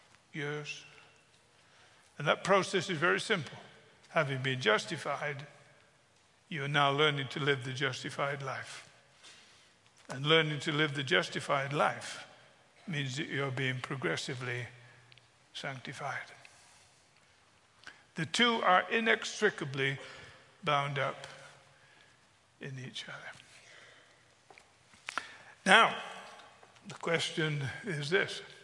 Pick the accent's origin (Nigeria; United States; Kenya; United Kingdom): United Kingdom; England; I'm English and I'm old.